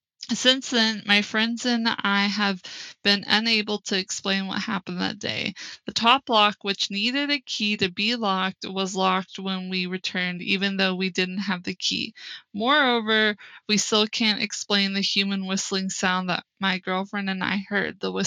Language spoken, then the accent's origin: English; Texas, United States; Now, for those of you that don't know, I'm originally from Texas. This isn't the area that I'm from, but I know this area.